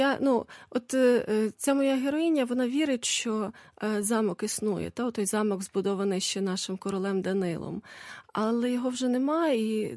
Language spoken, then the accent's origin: Ukrainian; Lviv, Lviv Oblast, Ukraine; я львів'янка, але я не до кінця почуваюся львів'янкою, тому що я не маю цих старих-старих спогадів в родині.